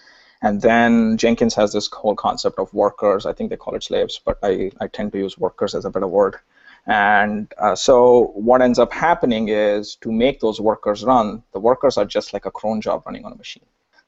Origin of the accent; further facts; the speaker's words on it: Bangalore, Karnataka, India; born there; I was born in India, Bangalore, actually.